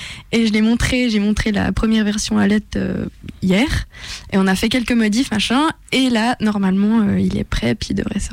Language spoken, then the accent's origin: French; Switzerland; je viens de Suisse et du coup l'allemand, ben, ça me connaît.